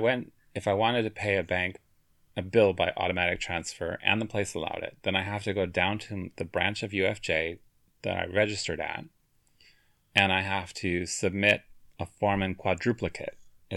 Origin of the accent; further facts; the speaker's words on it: United States; But as an American, there's extra paperwork that you have to take because of American law.